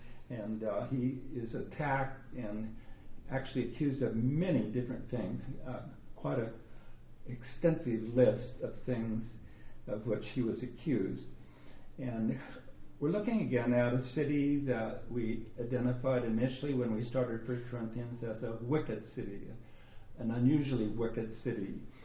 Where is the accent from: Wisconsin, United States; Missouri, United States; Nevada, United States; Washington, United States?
Washington, United States; Tacoma; to see bad things happen to your community, like growing up in Tacoma.